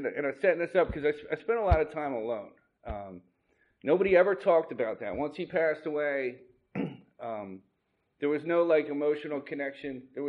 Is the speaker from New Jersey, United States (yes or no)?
yes; Margate, New Jersey, United States; also born or lived in Atlantic City; I was born in Atlantic City. I grew up in a town about 5 miles south of Atlantic City before the casinos in Margate.